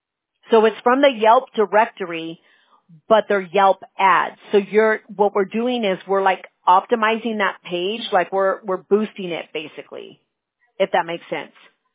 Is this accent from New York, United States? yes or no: no; California, United States; California.